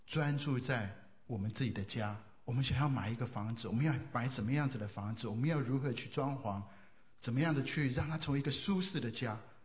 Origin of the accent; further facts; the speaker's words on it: China; 我们中国人常讲说，严以律己，但要宽以待人。